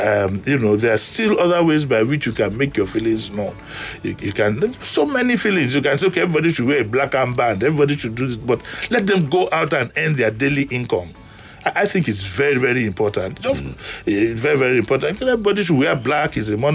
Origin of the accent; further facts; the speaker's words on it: Nigeria; But I'm a Nigerian. I'm a patriotic Nigerian.